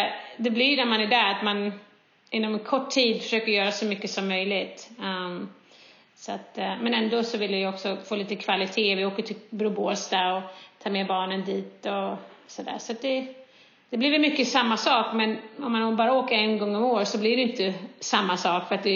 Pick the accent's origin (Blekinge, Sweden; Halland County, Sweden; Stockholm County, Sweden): Stockholm County, Sweden; Stockholm; now in United States; jag växte upp i Stockholm.